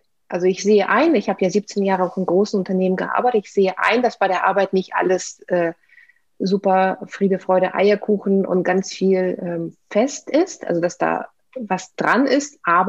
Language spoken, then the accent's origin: German; Saint Petersburg, Russia; German is a second language; Ich bin Russin, also ich bin in der Sowjetunion geboren, in der Stadt, die damals noch Leningrad hieß. Dann wurde sie St. Petersburg umbenannt.